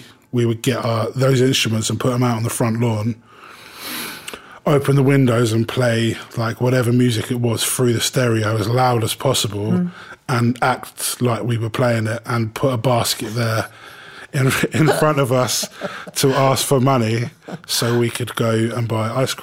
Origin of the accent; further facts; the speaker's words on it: Uckfield, South East England, United Kingdom; where we grew up in Uckfield is pretty close to Brighton, close to a place called Seaford